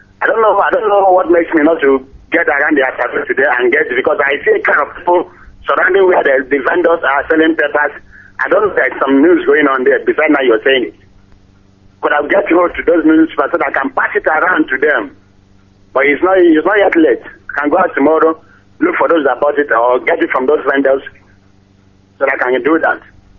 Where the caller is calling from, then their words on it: Aba, Abia, Nigeria; I'm calling from Abba.